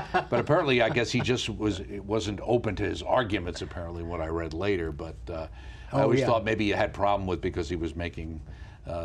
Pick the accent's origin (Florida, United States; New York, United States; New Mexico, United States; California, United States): New York, United States; Long Island; I remember growing up on Long Island, noticing the difference.